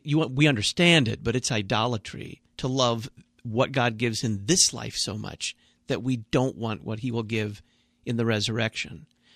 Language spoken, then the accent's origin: English; Dallas, Texas, United States; I can honestly say that while my hometown is Dallas, Texas, and the house that I grew up in, other people are living there now, I can go visit my parents.